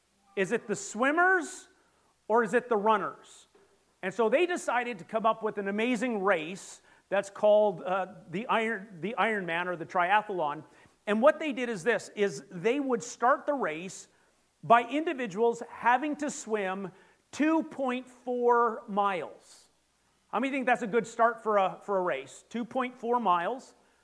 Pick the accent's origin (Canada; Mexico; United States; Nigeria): Canada; growing up in Canada, we didn't always have cable.